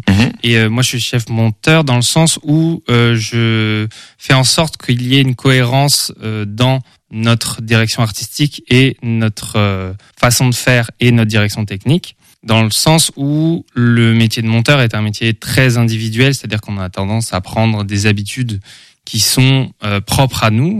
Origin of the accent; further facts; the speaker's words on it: Rosporden, Brittany, France; je viens de Rospordin, donc c'est une petite bourgade en Bretagne, à côté de Concarneau, pour ceux qui connaissent.